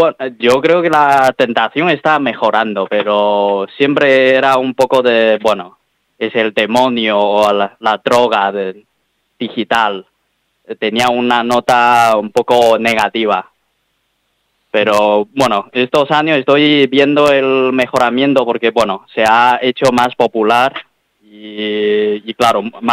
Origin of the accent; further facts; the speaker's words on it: China; Ah, no, bueno, soy chino, sí.